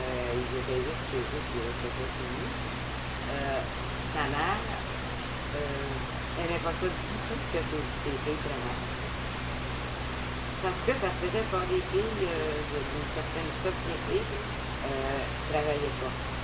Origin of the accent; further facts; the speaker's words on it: Canada; moi, je suis une Canadienne